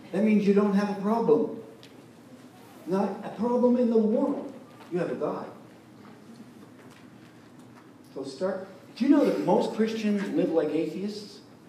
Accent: Canada; I come from Canada. You know, God's frozen people.

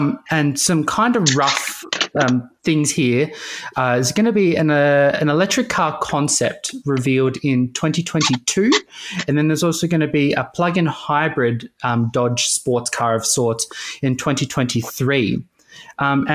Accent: Australia; I'm from Australia and I'm not American.

